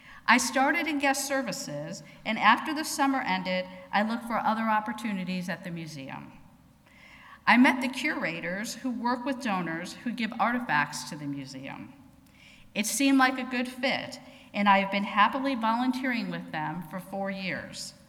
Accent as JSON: {"language": "English", "town": "Chicago", "region": "Illinois", "country": "United States", "tie": "born or raised there", "said": "Growing up in Chicago, my sister and I spent many evenings with babysitters, as our parents were very active in the community."}